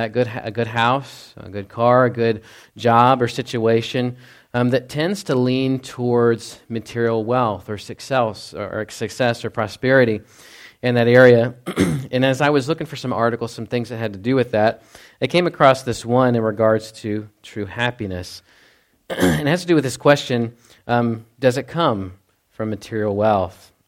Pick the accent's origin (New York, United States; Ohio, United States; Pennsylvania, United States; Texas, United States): Texas, United States; So, you know, growing up in Texas, you know, you hear the word rust